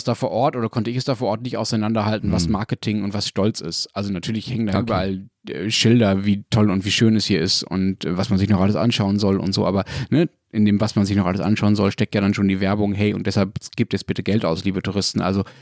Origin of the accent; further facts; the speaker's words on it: Berlin, Germany; ich komme aus Berlin